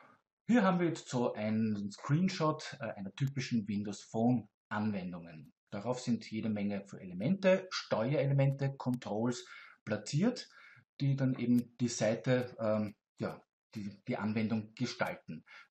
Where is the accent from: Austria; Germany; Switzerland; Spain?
Austria; Ich muss das korrigieren. Ich bin Österreicher.